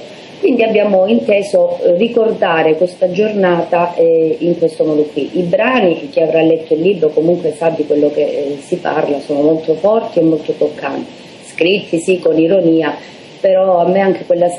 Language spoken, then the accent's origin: Italian; Calabria, Italy; io mi sono vergognata da calabrese, da donna calabrese